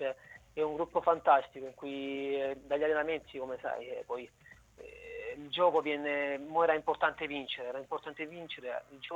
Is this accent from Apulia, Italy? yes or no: yes; Lecce, Apulia, Italy; sono un leccese, vengo dal sud